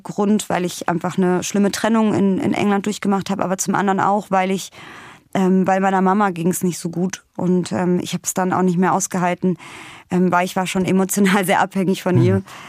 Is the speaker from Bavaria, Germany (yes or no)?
no; Berlin, Germany; first language Russian; German is a second language; also born or lived in Vienna, Austria; Eltern kommen aus der ehemaligen Sowjetunion. Meine Mutter aus dem Aserbaidschan, mein Vater aus Georgien. Zu Hause haben wir Russisch gesprochen. Geboren bin ich in Wien, aufgewachsen in Berlin.